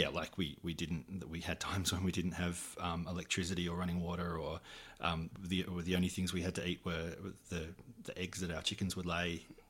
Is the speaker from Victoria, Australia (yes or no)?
yes; Maryborough, Victoria, Australia; also born or lived in Frankston; I was born in Frankston 42 years ago, raised by a single mum and my grandma. Moved to the country and went to high school in Maryborough in the heart of Victoria, which is the place I tell people I come from, even though I only lived there for 8 years or so.